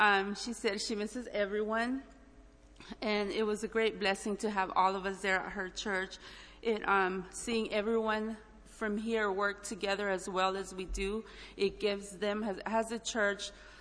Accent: El Salvador; now in United States; I, as many of y'all know, I'm from El Salvador, so I truly feel blessed to live in this country

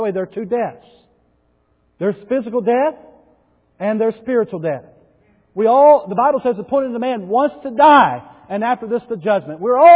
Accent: United States; We may have our problems, but I'm glad I'm American this morning. And not born in China, not in any other places.

